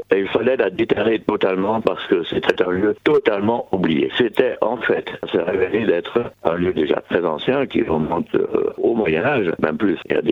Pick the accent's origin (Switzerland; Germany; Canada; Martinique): Germany; French is a second language; now in France; comme un nom un peu exotique dit, je ne suis pas d'origine française, mais d'origine allemande, je suis allemand.